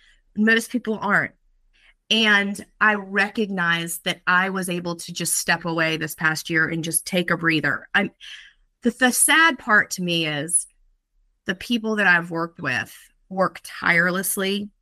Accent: Urbanna, Virginia, United States; I'm from Urbana. Oysters are a big thing on the Rappahannock River.

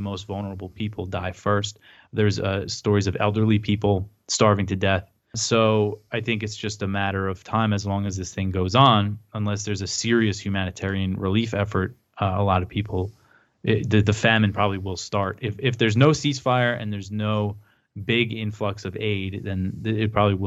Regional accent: United States; I live in America, I'm an American who pays taxes

